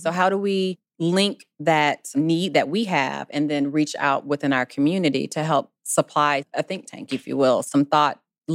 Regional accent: Chattanooga, Tennessee, United States; I come from Chattanooga, Tennessee, and it's always known as like a foundry town.

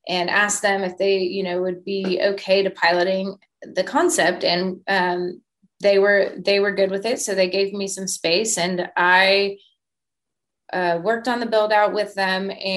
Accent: Houston, Texas, United States; I was born in Houston, grew up in Houston, and I went off to school in Colorado.

